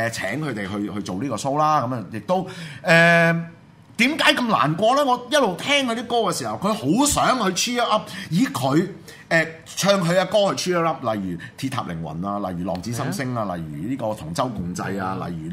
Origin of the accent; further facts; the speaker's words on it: Hong Kong; 但係而家我哋香港人面對一個直情係撲街冚家產到不能再撲街冚家產嘅社會，